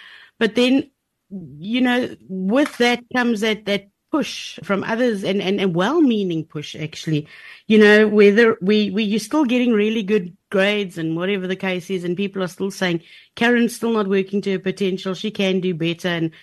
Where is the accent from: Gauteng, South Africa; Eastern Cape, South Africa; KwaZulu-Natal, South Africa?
Eastern Cape, South Africa; Port Elizabeth; now in East London, South Africa; No, I'm actually from Port Elizabeth, Quebec, okay, as it's called now, and ended up in East London through a tragedy and comedy of events.